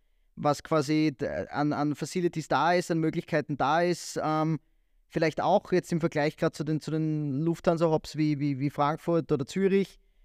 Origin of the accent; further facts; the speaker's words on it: Graz, Styria, Austria; ich bin auch aus Graz, also es hat sicher auch was mit einer gewissen Heimatverbundenheit zu tun.